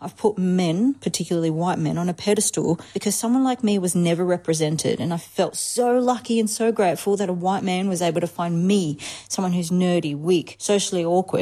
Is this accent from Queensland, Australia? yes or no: no; New South Wales, Australia; I'm ethnically a Vietnamese woman, born and raised in Western Sydney.